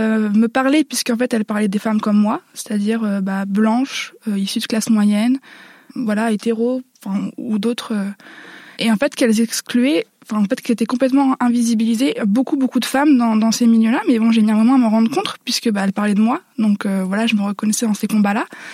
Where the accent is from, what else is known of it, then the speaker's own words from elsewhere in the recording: Hauts-de-France, France; j'ai grandi dans le Nord-Pas-de-Calais, dans un environnement collège, lycée, privé, catho.